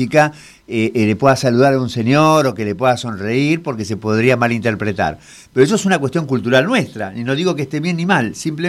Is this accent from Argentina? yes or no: yes; Argentina; Otra cosa que me llama la atención como argentino es